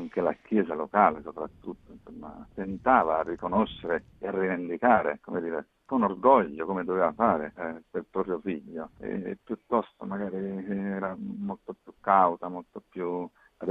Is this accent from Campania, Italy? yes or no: yes; Casal di Principe, Campania, Italy; una dittatura militare, come la definiva il nostro Don Peppino Diana.